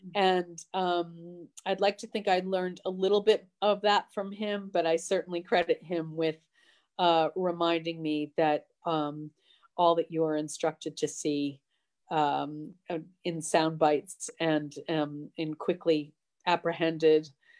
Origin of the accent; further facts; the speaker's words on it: United States; I'm an American, a feminist. I was raised a secular humanist and by a Jewish mother and a Quaker father.